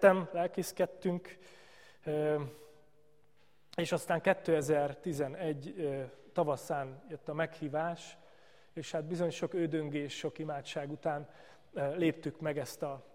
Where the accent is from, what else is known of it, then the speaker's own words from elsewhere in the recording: Martonvásár, Fejér, Hungary; also born or lived in Budapest; annak ellenére, hogy dunántúli születésű vagyok, Martonvásáron születtem, pontosabban Budapesten, Martonvásáron nőttem föl.